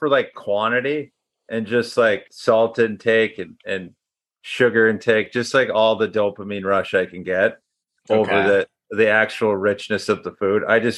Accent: Montreal, Quebec, Canada; I'm from Montreal

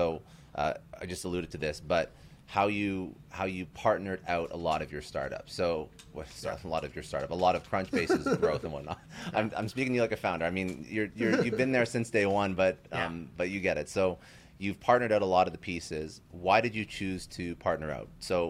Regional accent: Canada; especially in Canada, I'm Canadian

